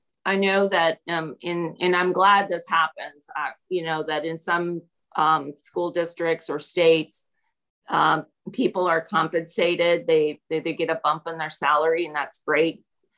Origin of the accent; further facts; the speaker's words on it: Peru; I grew up in Peru.